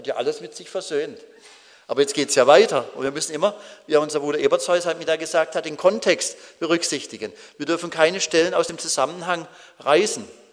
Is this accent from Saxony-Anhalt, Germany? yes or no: no; Baden-Württemberg, Germany; Als Badener. Ja, die Badener wissen, was ich damit sagen will.